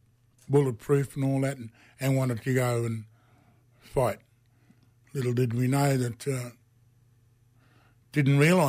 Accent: Rockhampton, Queensland, Australia; now in Brisbane, Australia; I was born and raised in Rockhampton, you know, up the Rocky Mob, you know, up there. So, yeah, but I've stayed in Brisbane since when I got out of the Army. I've been here ever since.

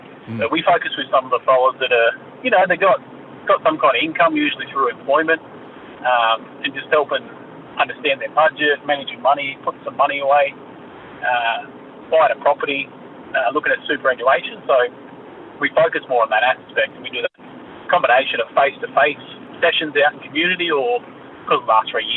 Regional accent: Tamworth, New South Wales, Australia; I grew up in Tamworth with the Gummeroy fellas.

